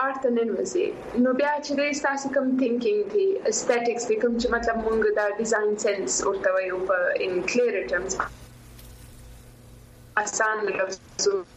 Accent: Quetta, Balochistan, Pakistan; moved away as an adult; also born or lived in Karachi; زه سی ام خپل د کوټي سره تعلق لرم بلوچستان کې

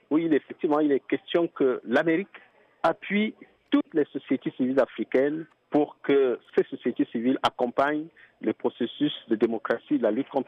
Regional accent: Gabon; Moi, je viens du Gabon

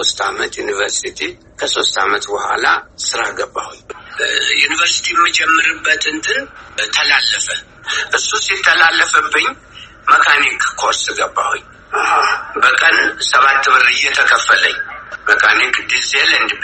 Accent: Amhara, Ethiopia; born there; የተወለድኩት ወሎ ጠቅላይ ግዛት የእጁ አውራጃ ጃርሳ ቀበሌ ይባላል።

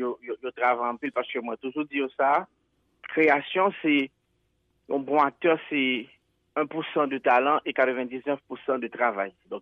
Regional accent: Haiti; c'est réalité pas nous en tant qu'Haïtien.

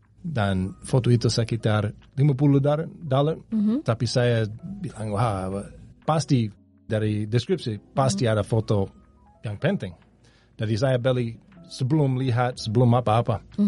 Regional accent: United States; Indonesian is a second language; Sebagai orang Amerika, sebagai you know, orang bule biasa

